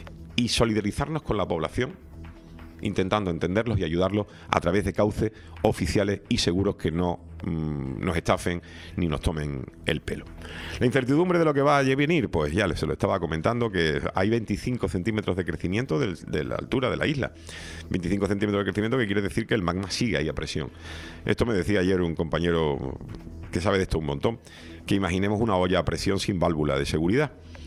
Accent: Canary Islands, Spain; me alegra de que nos apoye como canario

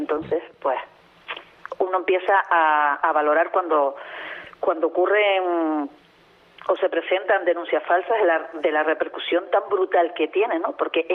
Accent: La Victoria, Canary Islands, Spain; porque además lo pude vivir aquí en mi pueblo

